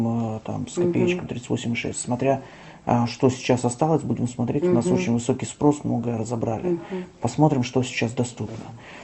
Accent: Murmansk, Murmansk Oblast, Russia; потому что я сам из Мурманска

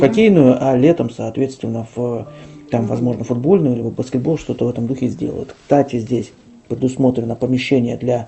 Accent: Murmansk, Murmansk Oblast, Russia; потому что я сам из Мурманска

